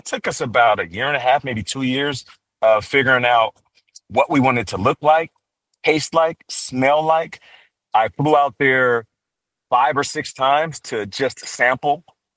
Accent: Seattle, Washington, United States; So I'm originally from Seattle. When I was playing and living in Seattle at the time

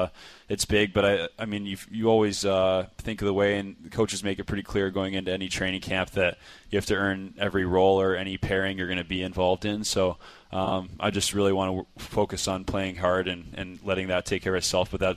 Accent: Columbus, Ohio, United States; I grew up around Columbus and would go to the rinks there and watch the Blue Jackets when my dad coached there.

